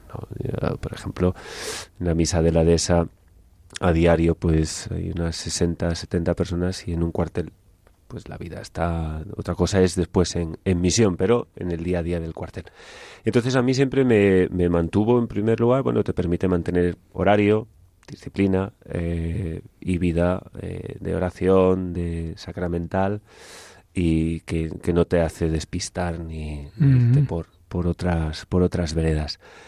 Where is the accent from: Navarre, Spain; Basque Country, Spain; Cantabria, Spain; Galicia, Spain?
Galicia, Spain; Y entonces decía, yo como gallego, es que la morriña no podría